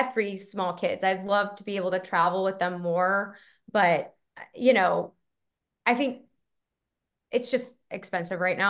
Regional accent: Houston, Texas, United States; I went to NASA because I grew up in Houston.

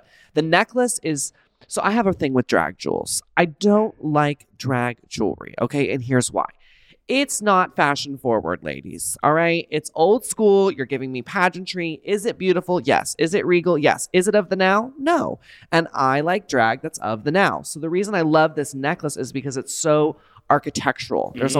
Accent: Texas, United States; now in California, United States; I'm from Texas. Mm-hmm. Then I moved to California. So all I know is warmth

